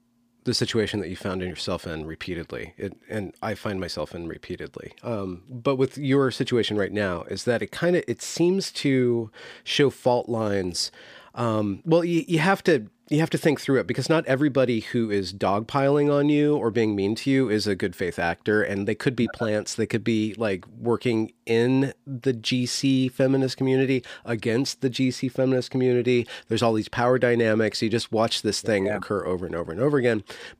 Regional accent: United States; So there's like these class dynamics that, as an American, like I'm aware of, but not really privy to.

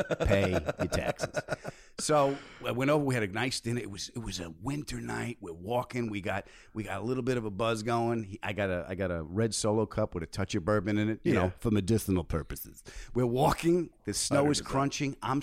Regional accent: New York, United States; I grew up on Long Island.

